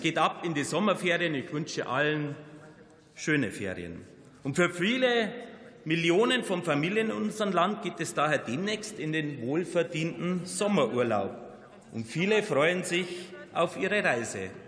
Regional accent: Bavaria, Germany; Meine Damen und Herren, gerade als bayerischer Abgeordneter freue ich mich über dieses Gesetz, denn auch meine Heimat ist Luftverkehr, hat der Luftverkehr große Bedeutung. Bayern ist Luftfahrtland

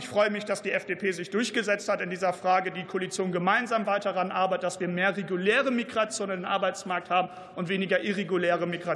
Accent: North Rhine-Westphalia, Germany; Gucken wir aber mal in die Länder, zum Beispiel meine Heimat Nordrhein-Westfalen.

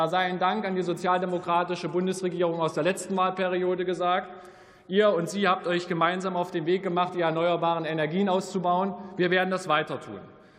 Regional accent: East Germany, Germany; als Ostdeutscher sei uns eines gesagt

